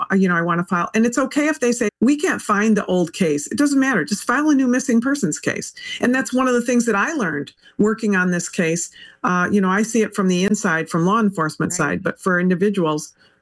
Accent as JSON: {"language": "English", "town": "Detroit", "region": "Michigan", "country": "United States", "tie": "born or raised there", "said": "This is important to me because I was born in Detroit. Detroit's my hometown."}